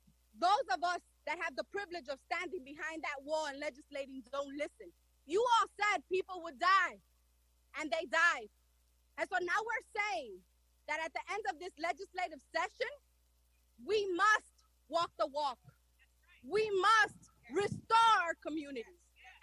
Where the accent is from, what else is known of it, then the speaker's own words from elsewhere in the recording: Washington Heights, New York, United States; In my generation growing up in Washington Heights